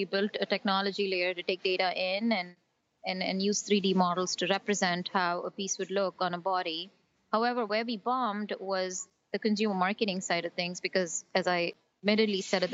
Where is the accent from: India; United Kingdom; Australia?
India; South India; now in United States; So I was born and raised in India in the South.